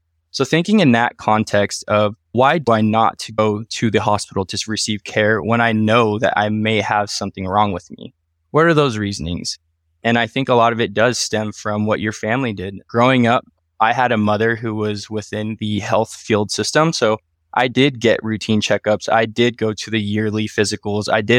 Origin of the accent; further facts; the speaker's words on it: Wenatchee, Washington, United States; born there; Myself, I was born in 1992 in Wenatchee, Washington. So 30 years of Washington history, if you will.